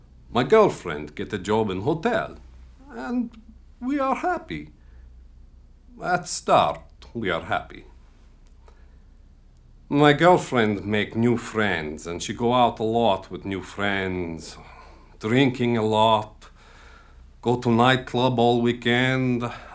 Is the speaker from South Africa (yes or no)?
no; Poland; English is a second language; moved away as an adult; now in Ireland; And it will be no surprise when I tell you I'm not Irish. I come here 7 years ago from Poland with my beautiful girlfriend, Monica.